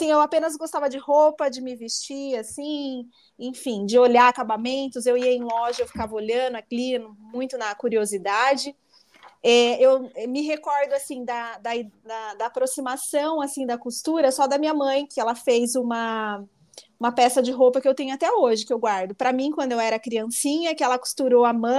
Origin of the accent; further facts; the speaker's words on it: Santa Bárbara d'Oeste, São Paulo, Brazil; Eu sou de Santa Bárbara do Oeste, uma cidade assim relativamente pequena comparado a grandes cidades, mas é uma cidade bem desenvolvida e é um polo têxtil